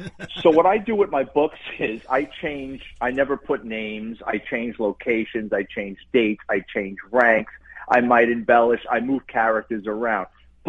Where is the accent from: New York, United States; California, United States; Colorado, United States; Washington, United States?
New York, United States; Bronx; And growing up in the Bronx and being a cop, I've seen people put themselves in doing ridiculous things